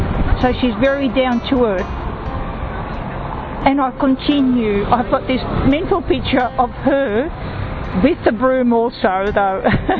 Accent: Australia; and I'm from Australia.

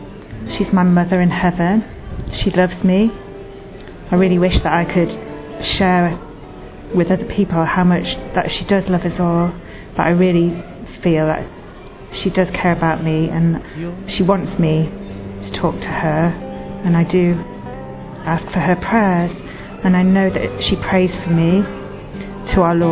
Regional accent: England, United Kingdom; I'm from England.

